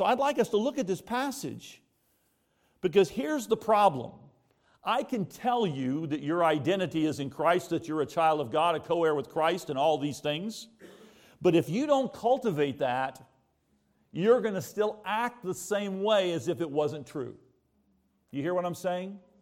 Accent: United States; I mean, I'm an American.

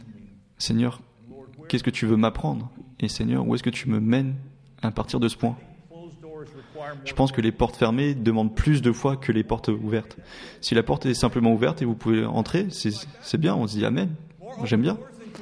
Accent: Florida, United States; French is a second language; Moi, je viens de Floride.

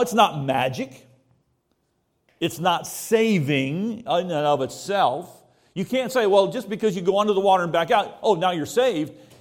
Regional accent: United States; I mean, I'm an American.

